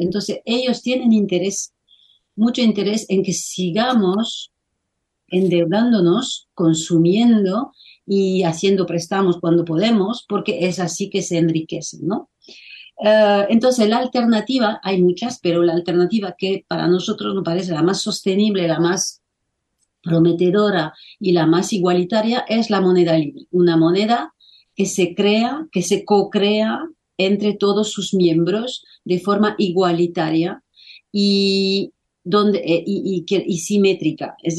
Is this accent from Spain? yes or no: no; France; Spanish is a second language; si yo, por ejemplo, que soy francesa, voy a Francia